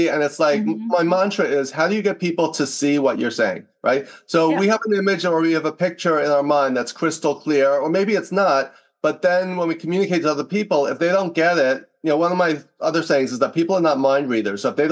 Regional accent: New York, United States; now in Los Angeles, United States; So I grew up in New York and I worked in advertising for a year. But then I moved to LA and Hollywood, and I worked in a number of different jobs in TV production, casting.

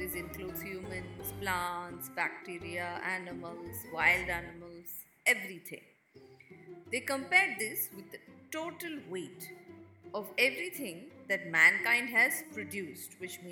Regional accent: India; I'm from India.

